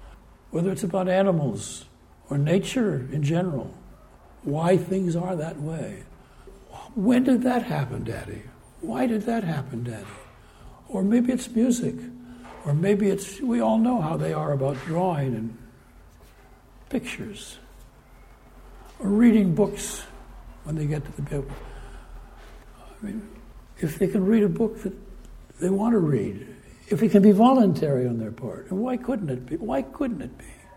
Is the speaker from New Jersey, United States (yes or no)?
no; San Francisco, California, United States; So there was some guy from L.A., and I was from San Francisco